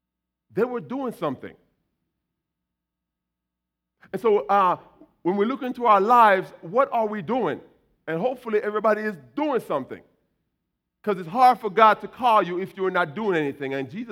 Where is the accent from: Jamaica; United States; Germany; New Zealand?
Jamaica; Because, see, I was born in Jamaica. As a Jamaican, I was a stutterer.